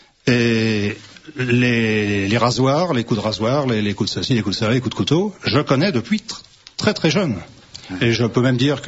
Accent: Saint-Denis, Île-de-France, France; born there; Je suis né à Saint-Denis, à la limite d'Aubervilliers, en janvier 40.

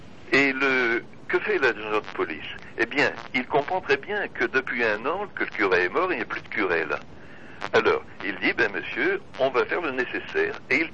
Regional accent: Flanders, Belgium; French is a second language; je ne vous le prononce pas parce que je suis flamand

